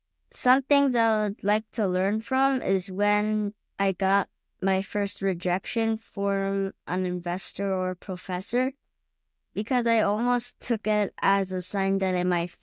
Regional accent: New York City, New York, United States; and I'm from New York City.

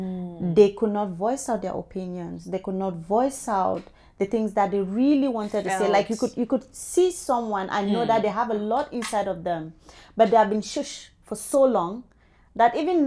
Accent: Cameroon; I'm African. Yeah. I come from Cameroon. I grew up in a small village

